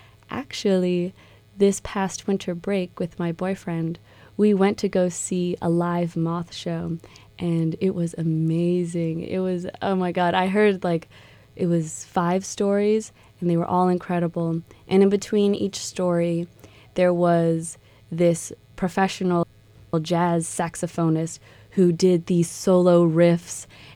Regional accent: Miami, Florida, United States; I'm actually originally from Miami, Florida, where I went to a charter art school from middle school to 10th grade.

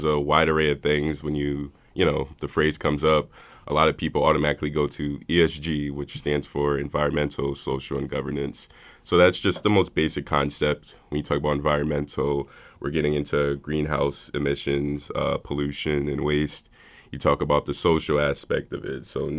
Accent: New Haven, Connecticut, United States; As a child growing up in New Haven, we were bordering Hamden, Connecticut

